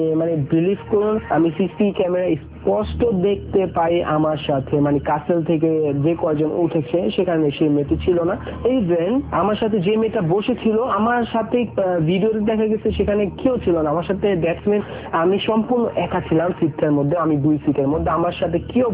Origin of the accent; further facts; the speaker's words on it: Bangladesh; আপনি কোথা থেকে আসছেন আমার সাথে একটু কথা বলে, আমি বলি আমি ফ্রম বাংলাদেশ